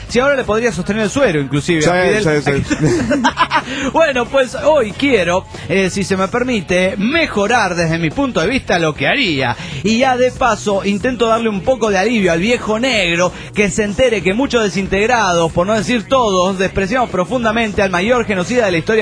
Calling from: Rivera, Uruguay; de Rivera, República Oriental.

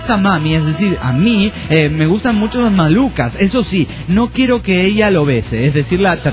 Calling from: Juliaca, Puno, Peru; de Juliaca, Perú. Perú.

